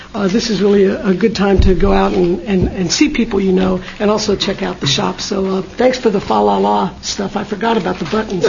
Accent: Texas, United States; I'm from Texas. I never really saw anything like that except maybe at a wedding before I came here.

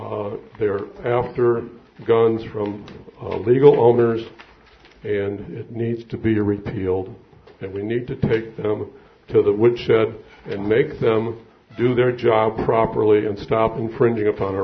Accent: Candor, New York, United States; I'm from Candor, Tioga County.

